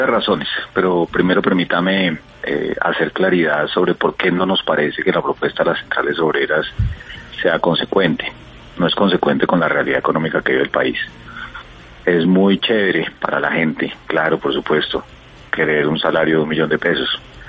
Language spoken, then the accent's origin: Spanish; Colombia; una cosa que es debe darnos vergüenza como colombianos, y esa altísima tasa de informalidad laboral que tiene nuestro país.